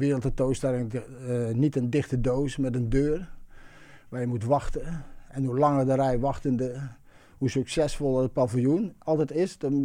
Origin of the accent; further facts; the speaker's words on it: Eindhoven, North Brabant, Netherlands; dan in bijvoorbeeld Eindhoven, waar ik vandaan kom.